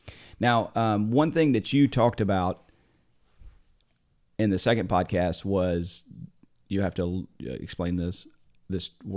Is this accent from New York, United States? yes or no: no; Indiana, United States; I grew up in Indiana.